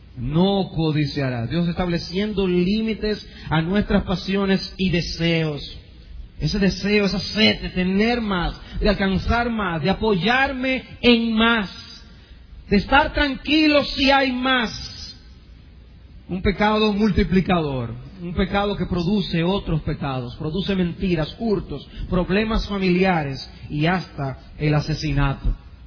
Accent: Dominican Republic; Y aquí como dominicanos, nosotros no tenemos que mirar muy lejos

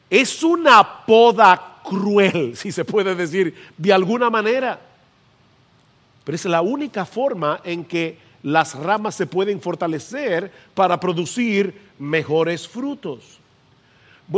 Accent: San Juan de la Maguana, San Juan, Dominican Republic; also born or lived in Santo Domingo; En las dos casas donde yo viví, tanto en mi niñez en San Juan de la Maguana como aquí en la capital durante mi adolescencia

